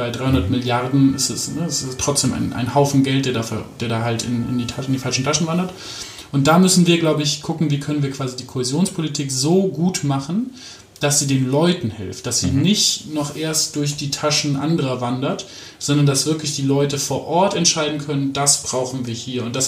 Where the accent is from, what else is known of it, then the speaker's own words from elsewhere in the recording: Aachen, North Rhine-Westphalia, Germany; also born or lived in Hamburg; ich bin geboren in Mahl und dann irgendwie in Hamburg, aber das war so eine sehr bewegte Kindheit. Jedenfalls aufgewachsen bin ich in Aachen, also auch in Nordrhein-Westfalen.